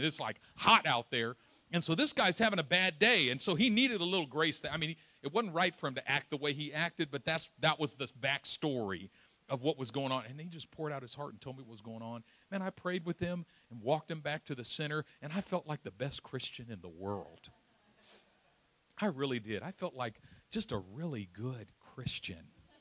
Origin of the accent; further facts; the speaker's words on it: Oakland, California, United States; I'm from East Oakland, so you know, I mean I don't talk like it and I don't look like it, but there's some East Oakland in me.